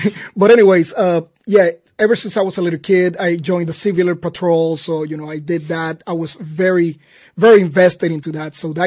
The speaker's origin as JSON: {"language": "English", "country": "Puerto Rico", "tie": "born or raised there", "said": "I grew up in Puerto Rico, was born and raised there."}